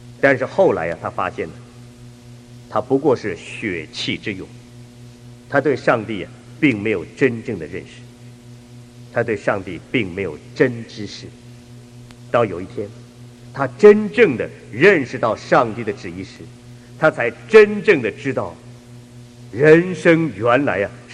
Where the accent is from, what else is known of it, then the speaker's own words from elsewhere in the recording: China; 这也和我们中国人传统思想是很像的